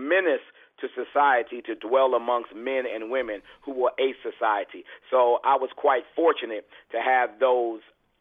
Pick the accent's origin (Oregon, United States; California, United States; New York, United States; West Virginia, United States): New York, United States; Queens; So it was truly a blessing growing up in Jamaica, Queens, New York.